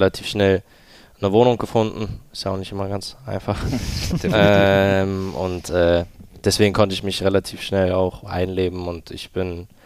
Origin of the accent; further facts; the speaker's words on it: Northern Germany, Germany; wenn natürlich mit dem badischen Dialekt relativ schnell gesprochen wird, dann bist du als Norddeutscher schon ab und zu mal kurz am Nachdenken.